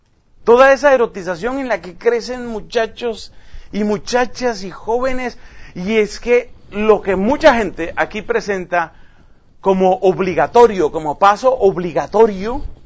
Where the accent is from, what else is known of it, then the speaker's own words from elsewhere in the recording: Colombia; por ejemplo en mi país, en Colombia